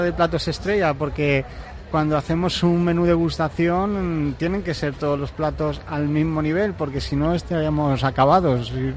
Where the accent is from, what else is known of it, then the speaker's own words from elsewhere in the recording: Almansa, Castilla-La Mancha, Spain; Bueno, yo traigo un pedacito de mi tierra, ¿no? Que al final nosotros somos una ciudad, Almansa, que está en la provincia de Albacete